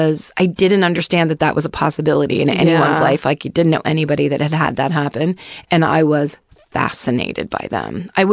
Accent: Saint-Georges-de-Cacouna, Quebec, Canada; My hometown of St. George's, Cacouna only has about 1,000 residents and it's quite quiet.

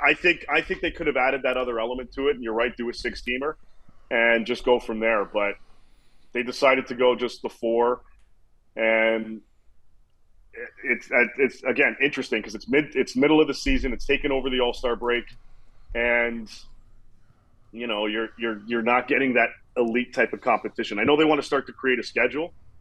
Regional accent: Montreal, Quebec, Canada; Like Montreal will be a good time. It's my hometown, so I'll probably.

